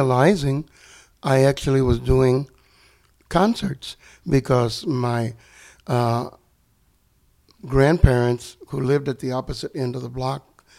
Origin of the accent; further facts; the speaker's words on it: Temple, Texas, United States; born there; That's because the house that I was born in was in Temple, Texas, was in the predominantly black neighborhood.